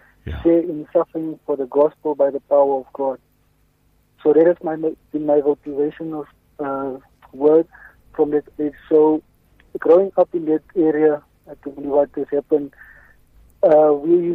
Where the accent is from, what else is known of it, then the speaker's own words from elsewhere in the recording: Upington, Northern Cape, South Africa; what a privilege and an honor to grow up in such a small place